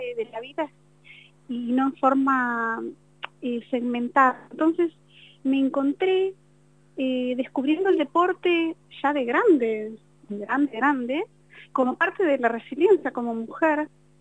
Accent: Buenos Aires, Argentina; born there; moved away as an adult; now in Ushuaia, Argentina; A los 20 años me recibí de maestra jardinera en Buenos Aires. Yo nací en Buenos Aires. A los 20 años me fui a vivir a Ushuaia.

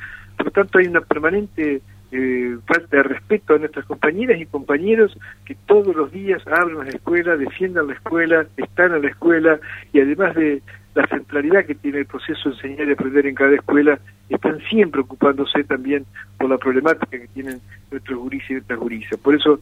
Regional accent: Colón, Entre Ríos, Argentina; now in Paraná, Argentina; La ruta 18, que la transito permanentemente entre Colón y Paraná, porque soy de Colón y por supuesto estoy en Paraná permanentemente

